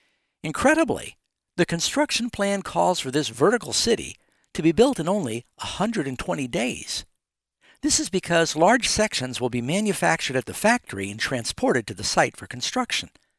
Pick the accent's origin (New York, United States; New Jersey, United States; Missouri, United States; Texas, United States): New York, United States; New York City; I mean, I grew up in New York City and went to the Empire State Building.